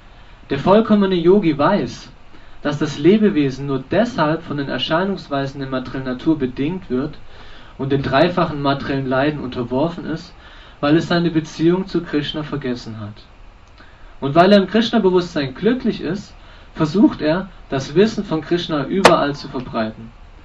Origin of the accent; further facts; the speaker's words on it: Berlin, Germany; Ich komme aus Berlin.